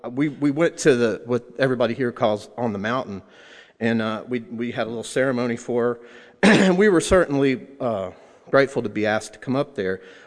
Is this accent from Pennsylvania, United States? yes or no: no; Orlando, Florida, United States; born there; I was born in Orlando, Florida, 1973. I was adopted.